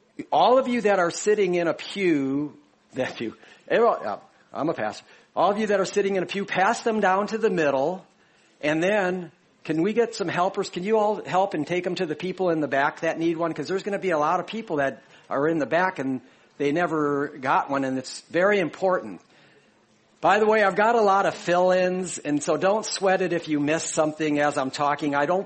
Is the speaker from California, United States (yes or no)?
no; Chicago, Illinois, United States; I'm from Chicago, so this is difficult.